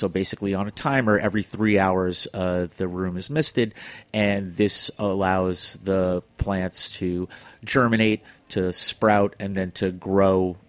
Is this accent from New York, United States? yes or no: yes; Flushing, New York, United States; Up until then, I'm a city boy. I grew up in Flushing, and we had like little tomatoes in the garden